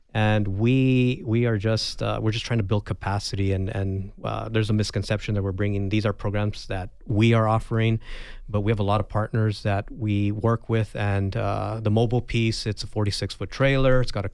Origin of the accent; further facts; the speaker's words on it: Texas, United States; moved away as an adult; now in Arizona, United States; I'm originally from Texas. I moved. My family and I, we moved here in the early 2000s. I was stationed at Davis-Monthan Air Force Base, served in the Air Force, and we decided to stay in Arizona.